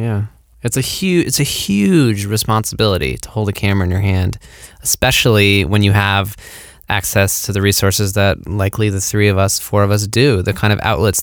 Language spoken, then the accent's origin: English; United States; And especially as an American, part of this country, with such an imperialistic history